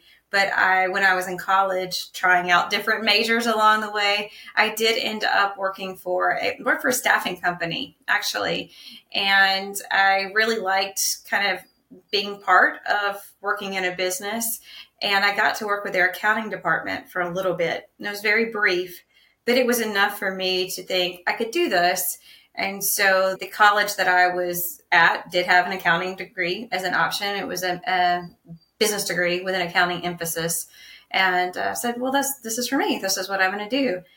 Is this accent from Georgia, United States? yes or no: yes; Augusta, Georgia, United States; now in Atlanta, United States; So I'm from Augusta originally. I worked at a couple firms there and then moved to Atlanta more years ago than I'll say out loud.